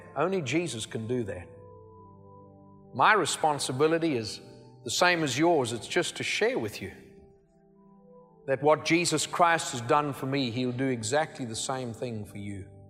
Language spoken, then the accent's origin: English; United States; "Well, I'm from America." "No. No." I say, "Yes, I am. I'm an American."